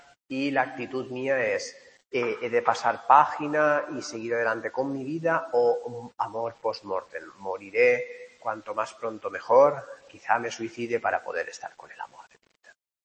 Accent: Spain; Bueno, voy a poner dos, que somos españoles, ¿no?

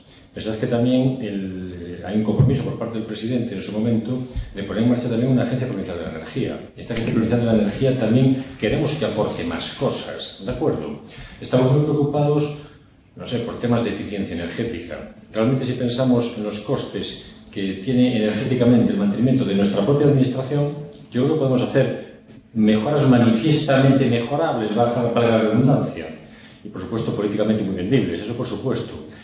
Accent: Galicia, Spain; Pensemos que nosotros, aparte de españoles, somos gallegos.

